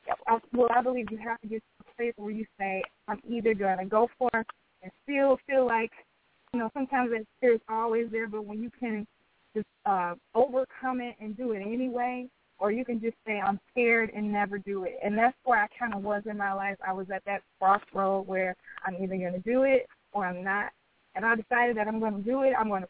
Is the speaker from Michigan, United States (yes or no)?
yes; Detroit, Michigan, United States; and I'm from Detroit, and I'm in a city where talent is just, you know, through the roof